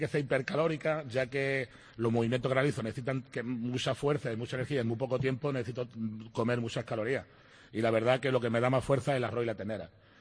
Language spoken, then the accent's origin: Spanish; La Línea de la Concepción, Andalusia, Spain; born there; also born or lived in Palmones; Yo nací en la línea, pero la línea. Llevo mucho tiempo en Parmones y me considero de los barrios y de Parmones.